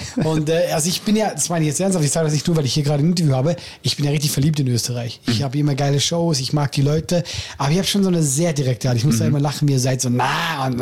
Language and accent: German; Switzerland; was viele Deutsche als Schweizerdeutsch interpretieren, ist ja nur unser Hochdeutsch, unser Versuch, ich rede jetzt Hochdeutsch